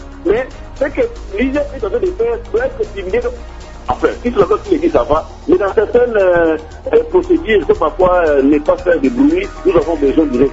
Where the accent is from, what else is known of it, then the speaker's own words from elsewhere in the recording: DR Congo; chez nous en RDC.